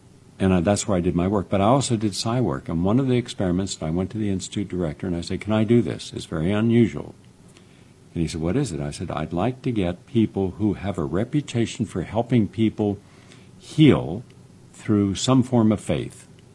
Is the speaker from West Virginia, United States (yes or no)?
yes; West Virginia, United States; I was puzzled by a phenomenon I had seen growing up in West Virginia